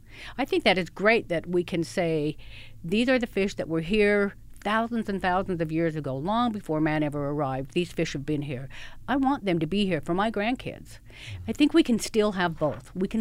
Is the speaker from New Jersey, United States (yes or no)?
no; Utah, United States; I'm from Utah. I was born and raised in Utah, and I'm very proud of Utah, and I love Utah.